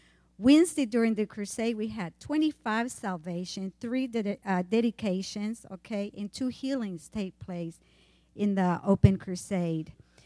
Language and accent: English; Honduras; moved away; I am originally from Honduras, been out of the country for 30 years, so my desire was to go back home.